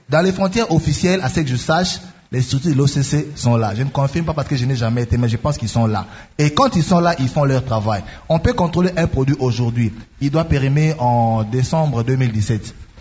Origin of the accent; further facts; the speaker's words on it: DR Congo; Je parle en tant que président, en tant que Congolais.